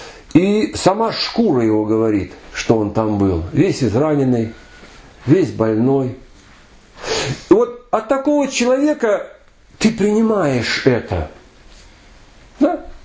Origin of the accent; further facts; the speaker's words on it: Vorkuta, Komi Republic, Russia; я вырос в Воркуте